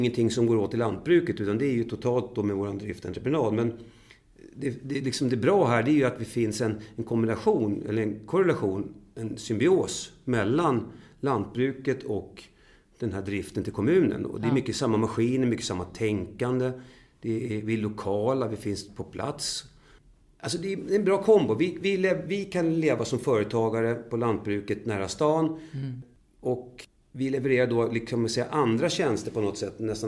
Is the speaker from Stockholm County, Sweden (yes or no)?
yes; Upplands Väsby, Stockholm County, Sweden; Jag är född och uppvuxen i Upplands Väsby och hade egentligen ingen lantbruksanknytning överhuvudtaget.